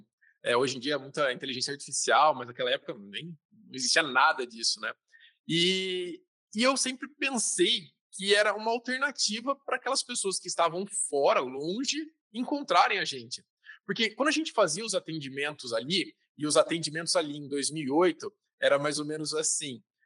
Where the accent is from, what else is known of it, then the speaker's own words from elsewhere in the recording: São Paulo, Brazil; Todos nós somos do interior de São Paulo e a gente morava numa república do lado da nossa faculdade